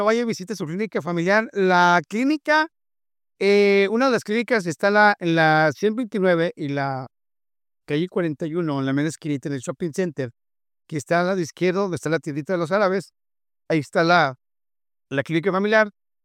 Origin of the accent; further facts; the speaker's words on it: Zacatecas, Mexico; en mi país, en mi estado. Es área 492.